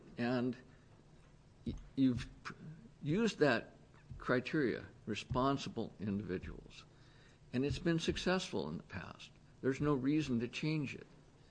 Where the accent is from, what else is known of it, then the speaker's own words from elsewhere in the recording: United States; Thank you for letting me testify. I'm from Polk County.